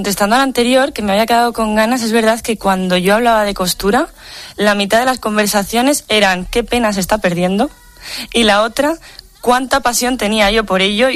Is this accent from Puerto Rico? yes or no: no; El Escorial, Community of Madrid, Spain; also born or lived in Salamanca; Yo soy de Salamanca, pero he vivido en el Escorial toda la vida.